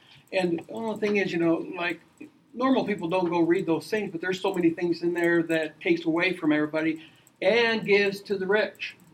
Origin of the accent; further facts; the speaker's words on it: Iowa, United States; Chuck Grassley from my home state